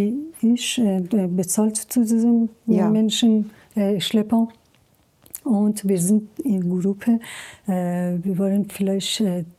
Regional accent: Iran; German is a second language; Bei uns in Iran, es ist so, wenn du mir etwas schenkst und zweimal, dreimal sagst du, es ist unhöflich, dass ich nicht nehme.

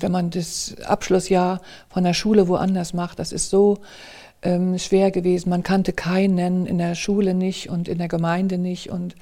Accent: Rostock, Mecklenburg-Vorpommern, Germany; ich bin in Rostock geboren und aufgewachsen und das ist an der Ostseeküste, schön, viel Wasser hatten wir gehabt

